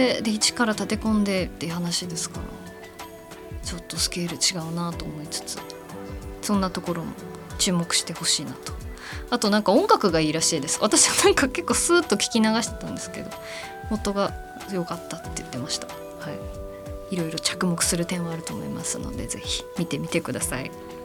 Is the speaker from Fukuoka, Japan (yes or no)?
yes; Fukuoka, Japan; もう福岡市民が全体で盛り上がるお祭りなんで、懐かしい、行きたい、どんたく出たこともあるし